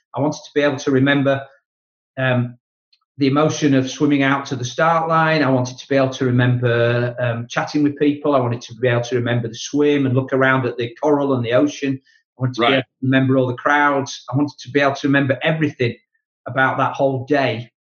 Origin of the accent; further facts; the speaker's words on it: Yorkshire and the Humber, United Kingdom; being a Yorkshireman